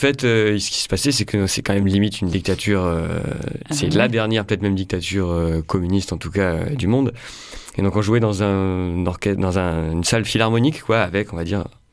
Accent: the Alps, France; Moi je viens des Alpes, ça n'a rien à voir, mais quand même c'est vraiment Marseille.

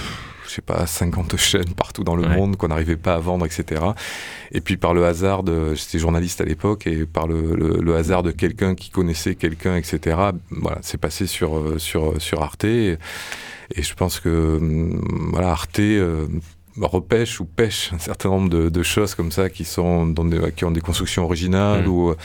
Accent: Bordeaux, Nouvelle-Aquitaine, France; si je dis que je suis de Bordeaux, Marseille-Bordeaux

